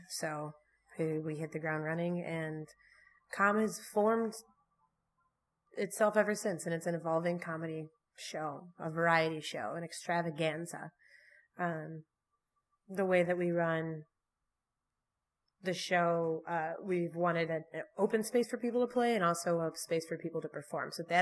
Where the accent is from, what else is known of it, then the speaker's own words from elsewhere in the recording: Ludington, Michigan, United States; also born or lived in Dayton, Ohio / Muskegon; I grew up in Ludington, and then, Ohio. I lived near Dayton, Ohio.